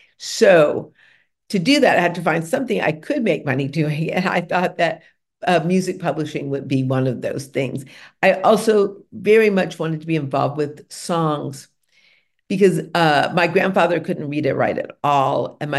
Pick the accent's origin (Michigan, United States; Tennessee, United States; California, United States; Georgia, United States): Michigan, United States; Detroit; born there; the reason I knew that was because I was born in Detroit.